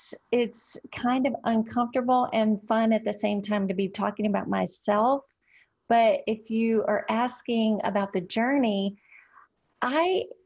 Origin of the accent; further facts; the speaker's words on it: Trenton, Tennessee, United States; I'm from Trenton, Tennessee.